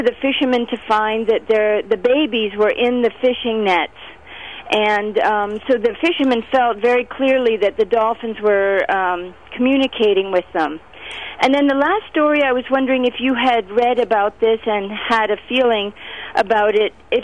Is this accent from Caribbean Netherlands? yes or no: yes; Bonaire, Caribbean Netherlands; I grew up on Bonaire in the Netherlands Antilles